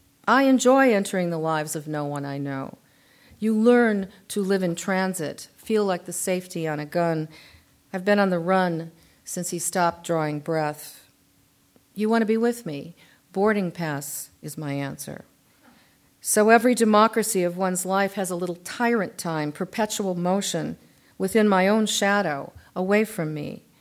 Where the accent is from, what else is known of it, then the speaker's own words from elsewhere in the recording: St. Paul, Minnesota, United States; born there; I was born in St. Paul, Minnesota, and if you know about the Twin Cities there, the Mississippi River flows between.